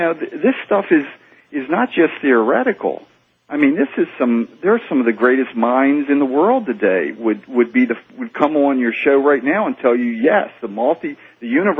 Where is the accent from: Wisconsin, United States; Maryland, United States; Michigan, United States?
Maryland, United States; I'm from Maryland.